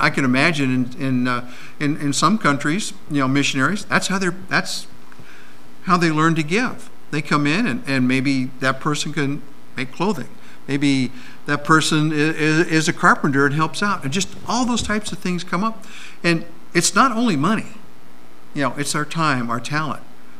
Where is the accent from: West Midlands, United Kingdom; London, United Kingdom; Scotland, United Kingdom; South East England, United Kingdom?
Scotland, United Kingdom; You know, I'm Scottish. You know, I open my wallet and it squeaks.